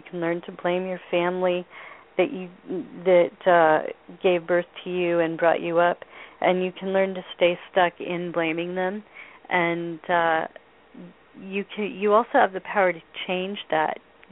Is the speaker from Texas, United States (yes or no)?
no; Novato, California, United States; now in Petaluma, United States; So I grew up south of Petaluma by about one exit on the freeway in a little town called Novato, very near wine country.